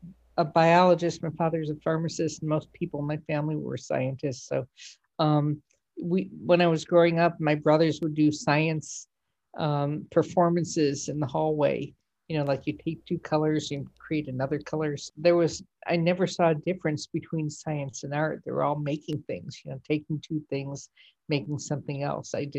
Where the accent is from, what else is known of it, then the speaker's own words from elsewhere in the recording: Cleveland, Ohio, United States; Well, I grew up in Cleveland, Ohio. And I think I spent most of my time in the Cleveland Museum of Art.